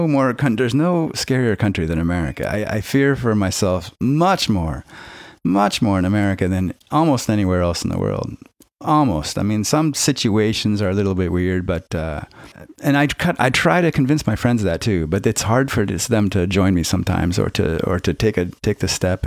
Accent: United States; It's, again, as an American, it's a very strange thing, I think.

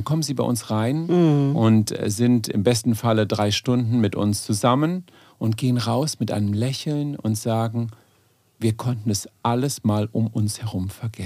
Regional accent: Bonn, North Rhine-Westphalia, Germany; born there; ich bin in Bonn-Boyle geboren.

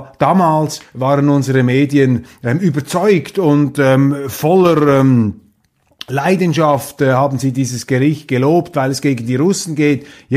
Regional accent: Switzerland; für mich jetzt zumindest, in meiner Betrachtung als Schweizer

